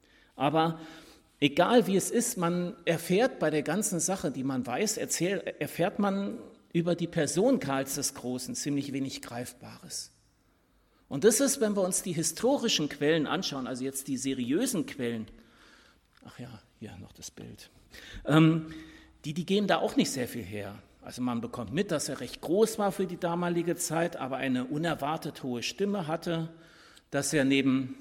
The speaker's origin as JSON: {"language": "German", "town": "Frankfurt am Main", "region": "Hesse", "country": "Germany", "tie": "born or raised there", "said": "Ich bin ja in Frankfurt am Main groß geworden"}